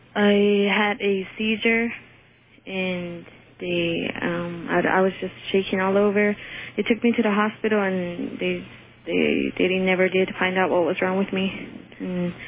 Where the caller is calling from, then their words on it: New Mexico, United States; I'm calling from New Mexico.